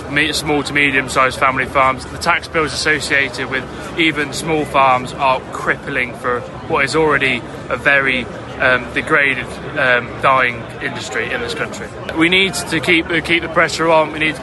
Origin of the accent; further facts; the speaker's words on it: West Midlands, United Kingdom; I come from Worcestershire. My family's farmed on the River Severn just north of the city for 3 generations.